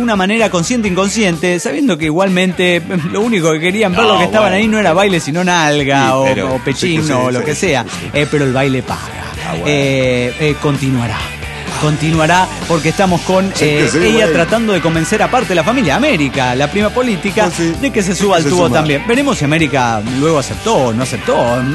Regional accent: Morelia, Michoacán, Mexico; de Morelia, Michoacán.

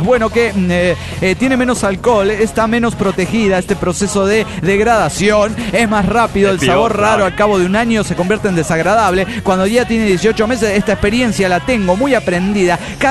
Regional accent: Rosario, Santa Fe, Argentina; soy el canalla de Rosario, Argentina.

